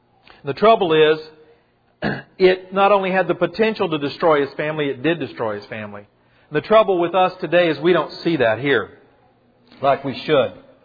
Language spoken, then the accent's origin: English; Kentucky, United States; You remember when I was a little boy growing up in Kentucky on the childhood public schools